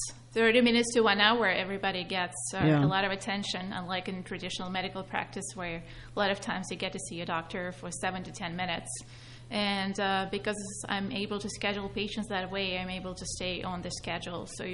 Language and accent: English; Belarus; English is a second language; moved away as an adult; now in United States; So I'm originally from Belarus. It's a country in Eastern Europe. Moved to this country when I was 18.